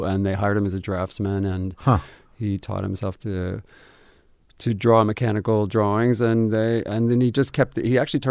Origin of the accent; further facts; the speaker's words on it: Albuquerque, New Mexico, United States; I was born and raised in Albuquerque, lived there my whole life.